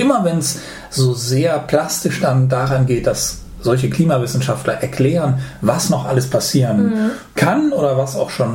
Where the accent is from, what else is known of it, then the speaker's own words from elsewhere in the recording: Rhineland, Germany; ich bin ja am Rande des Rheinlands aufgewachsen